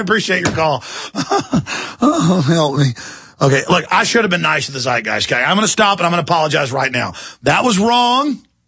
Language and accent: English; Dallas, Texas, United States; I mean, I grew up in Dallas with white friends, black friends, Hispanic friends